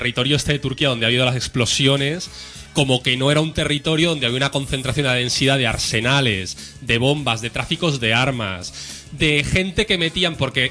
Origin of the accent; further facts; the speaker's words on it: Syria; que nosotros no somos sectarios, que somos sirios